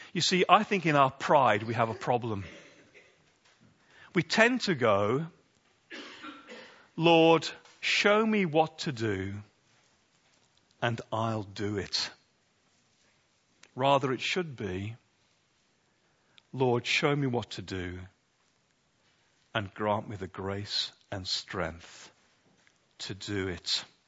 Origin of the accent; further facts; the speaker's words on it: United Kingdom; Peter, I'm afraid we're British.